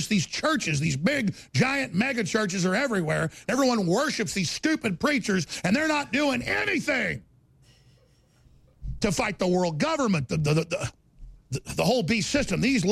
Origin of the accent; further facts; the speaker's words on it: Rockwall, Texas, United States; I grew up in Dallas in Rockwall, folks, right in the middle of some of the biggest names out there.